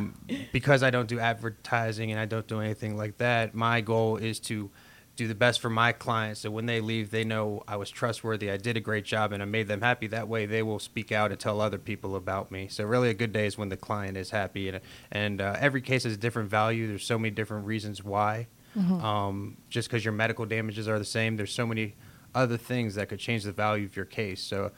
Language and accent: English; Sandy Springs, Georgia, United States; and I'm from here, I'm from Sandy Springs, at a very low pay